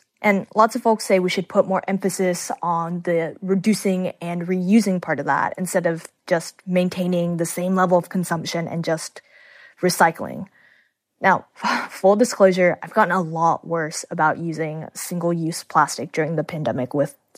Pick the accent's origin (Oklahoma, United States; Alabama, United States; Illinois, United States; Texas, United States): Texas, United States; Houston; The group is based in my hometown, Houston, Texas.